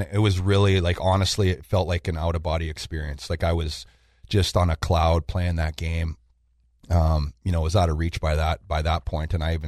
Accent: Western Canada, Canada; as a young kid growing up in Western Canada, they really pushed you towards that league

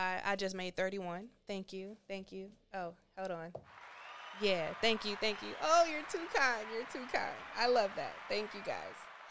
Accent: Richmond, California, United States; I was born and raised in Richmond, California, Rich City, and grew up in a community apartment complex called John F. Kennedy Manor on the south side of Richmond.

